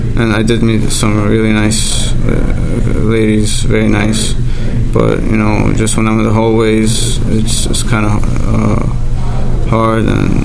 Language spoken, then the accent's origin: English; New York, United States; I'm from New York